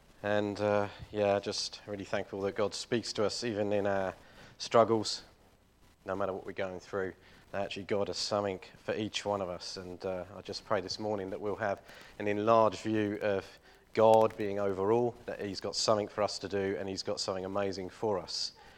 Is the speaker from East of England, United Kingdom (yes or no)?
yes; Little Baddow, East of England, United Kingdom; So I grew up in Little Baddow and I went to school in Sandon on the edge of Chelmsford.